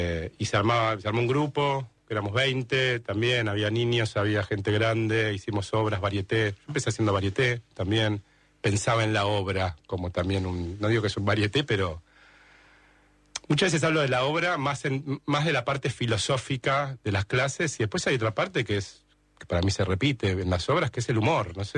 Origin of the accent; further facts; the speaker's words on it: Buenos Aires, Argentina; No, mi hermana, nací en Catalinas